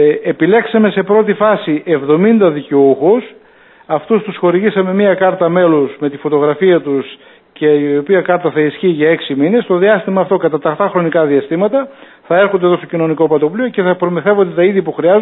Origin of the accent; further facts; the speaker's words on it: Alexandroupoli, Eastern Macedonia and Thrace, Greece; εγώ παρότι είμαι εδώ από την Αλεξανδρούπολη, παρότι είμαι ζυμωμένος μέσα στην κοινωνία